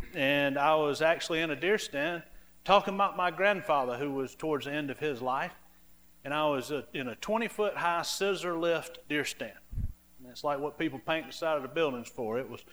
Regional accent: Augusta, Georgia, United States; I grew up in Augusta, Georgia, very blessed to have a mama and a daddy who loved me, provided for me, and raised me upright.

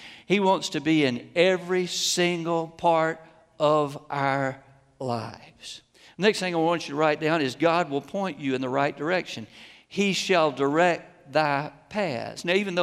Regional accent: Augusta, United States; When I grew up in Augusta, we had a house with a closed floor plan.

